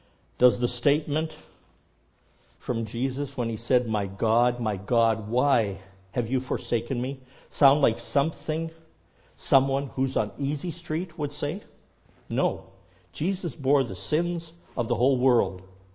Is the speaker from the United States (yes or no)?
no; Canada; because I was from Canada and I might be French